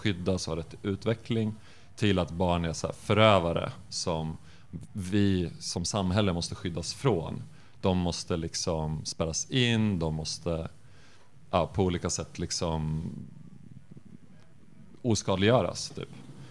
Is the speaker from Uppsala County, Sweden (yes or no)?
yes; Uppsala, Uppsala County, Sweden; Nu i min hemstad Uppsala